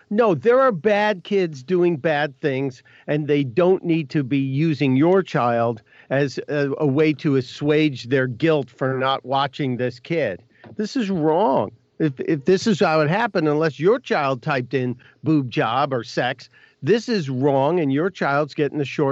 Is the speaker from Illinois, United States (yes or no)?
yes; Chicago, Illinois, United States; especially with the number of deaths in my hometown, born and raised in Chicago.